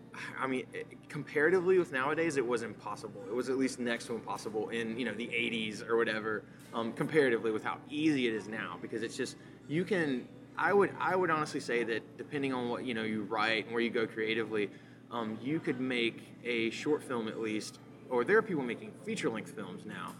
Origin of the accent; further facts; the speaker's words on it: Rock Hill, South Carolina, United States; we're from Rock Hill, who had, the 21 Questions won the first film festival in, as far as I know, that's ever taken place in Rock Hill.